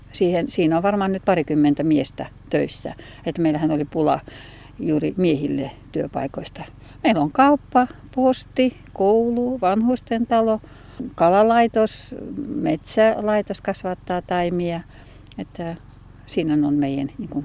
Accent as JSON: {"language": "Finnish", "town": "Tollonjoki", "region": "Republic of Karelia", "country": "Russia", "tie": "born or raised there", "said": "Ei, minä olen kotoisin tuolta Tollonjoelta. Se suljettiin se kylä, mä olin silloin 4. luokalla pienenä tyttönä. Sitten me muutettiin tänne koko perheellä."}